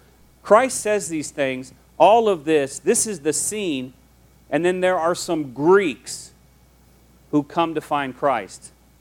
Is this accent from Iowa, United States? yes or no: yes; Quad Cities, Iowa, United States; I grew up in the Quad Cities in Iowa. There were four cities all smacked right dab together